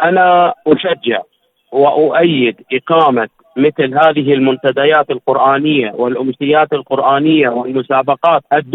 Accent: Bahrain; من مملكة البحرين، من مواليد 69

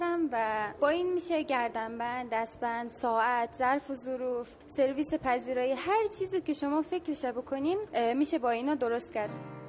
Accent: Mashhad, Razavi Khorasan, Iran; born there; 19 سالمه، ساکن مشهد و همینجا به دنیا اومدم.

